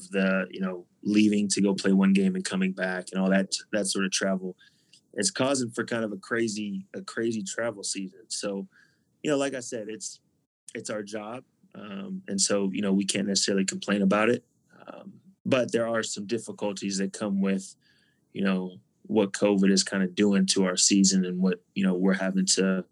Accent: Texas, United States; I'm from Texas, so it's very different.

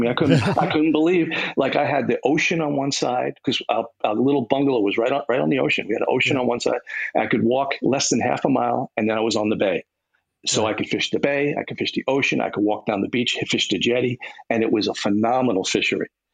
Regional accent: Brooklyn, New York, United States; Well, I grew up in Sheepshead Bay and to put that in context, Sheepshead Bay was South Brooklyn.

